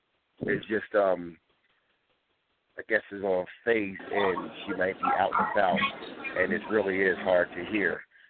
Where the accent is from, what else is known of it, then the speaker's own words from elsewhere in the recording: New Jersey, United States; We were out there talking one time, and I told her I was from Jersey.